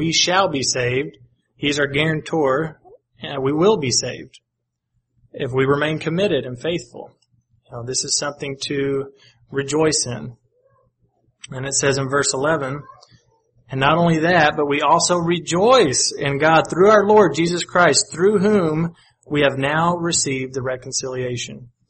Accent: Paducah, Kentucky, United States; And in Kentucky, one of the elders that I grew up with in the Paducah, Kentucky congregation, he had a military past.

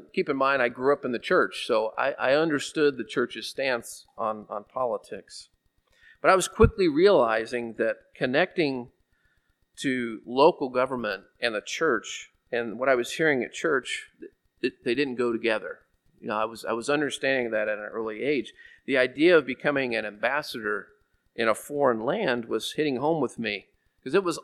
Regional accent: Illinois, United States; Well, at the time, I grew up in Southern Illinois, and the big economy in Southern Illinois was coal mining.

